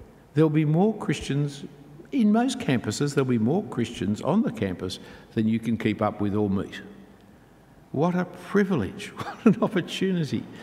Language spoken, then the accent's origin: English; Australia; It's our university as Australian citizens.